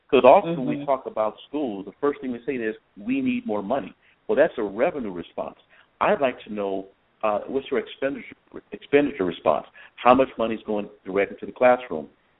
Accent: Los Angeles, California, United States; I grew up in Los Angeles. We had great teachers in Los Angeles, Compton and Watts

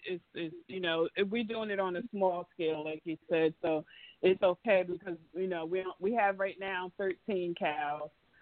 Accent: New Jersey, United States; Because I was born and raised in New Jersey. I lived here for, 40-something years. I'm 57 years old now, so I was in New Jersey for 40 years, so, and it was a difficult transition, but I did it, and I love it.

